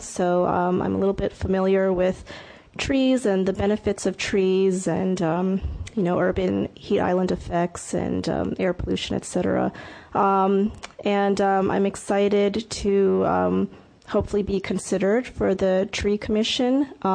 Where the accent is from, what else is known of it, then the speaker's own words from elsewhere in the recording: New York, United States; now in Goleta, United States; There we go. I actually just moved to Goleta last July. I'm from New York